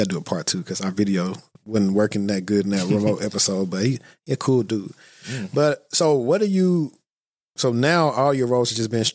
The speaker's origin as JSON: {"language": "English", "town": "Shreveport", "region": "Louisiana", "country": "United States", "said": "Well, we're both from Shreveport. So that's what makes it pretty cool."}